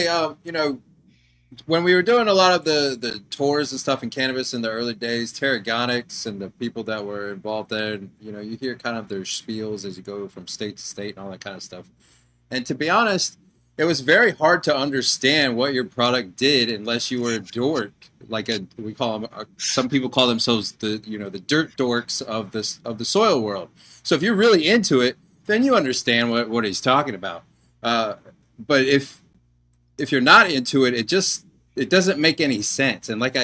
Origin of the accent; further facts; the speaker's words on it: Georgia, United States; I'm from Georgia, so our education isn't that great.